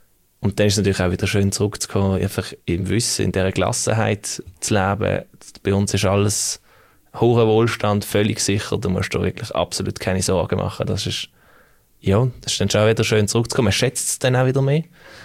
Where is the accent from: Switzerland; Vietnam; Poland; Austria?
Switzerland; Also als Schweizer